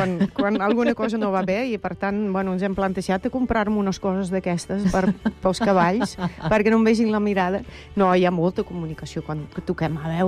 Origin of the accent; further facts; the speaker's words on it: Netherlands; Catalan is a second language; En el temps he anat aprenent català, també, no? Perquè com a holandesa, pues, el primer va ser 2 anys de castellà i després ja fas el canvi a poc.